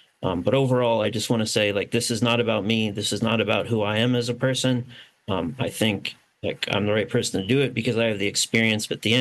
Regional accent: Bethel, Alaska, United States; I'm a kid from Bethel. People from Bethel know who I am. People around the region know who I am.

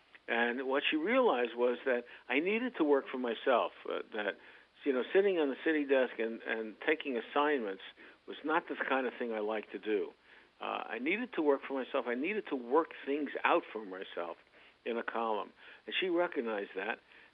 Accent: New York City, New York, United States; I always wanted to be a columnist because I grew up in New York City reading the columnists in the New York Post

